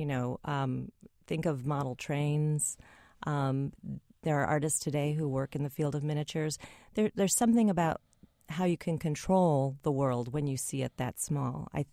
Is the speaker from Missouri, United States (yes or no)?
no; Chicago, Illinois, United States; I grew up in Chicago. That was my home museum